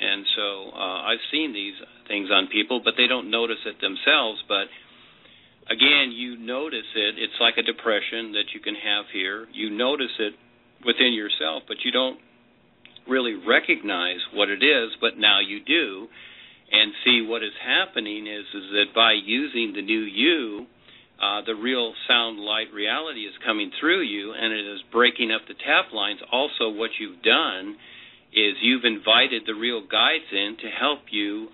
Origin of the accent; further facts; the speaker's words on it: Saint Paul, Minnesota, United States; born there; I was born in St. Paul, Minnesota, which is where there are a lot of Germans.